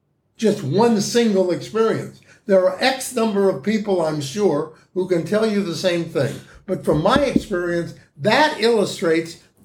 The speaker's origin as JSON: {"language": "English", "town": "Ames", "region": "Iowa", "country": "United States", "tie": "born or raised there", "said": "I grew up in Ames, Iowa"}